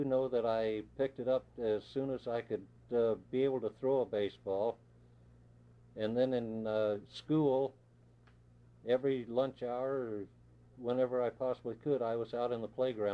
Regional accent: Salina, Kansas, United States; also born or lived in Longford; I was born in Longford, Kansas, and then shortly afterwards moved to Salina, which is about 20, 25 miles away from there. And I grew up there, went through high school in Salina

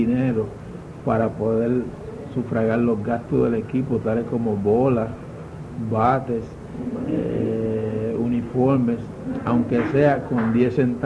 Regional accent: Guánica, Puerto Rico; Yo nací en un pueblo pequeño de Puerto Rico, en el área sur de Puerto Rico, Guánica, mi pueblo querido.

